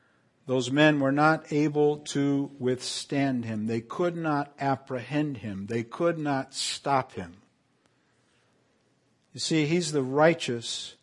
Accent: Canary Islands, Spain; I grew up in the Canary Islands where there was still lye soap

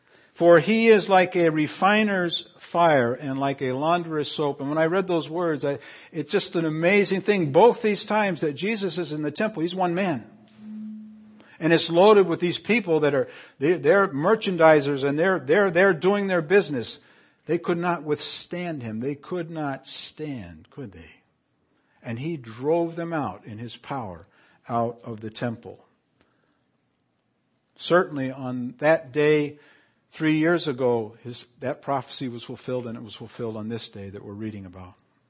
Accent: Canary Islands, Spain; I grew up in the Canary Islands where there was still lye soap

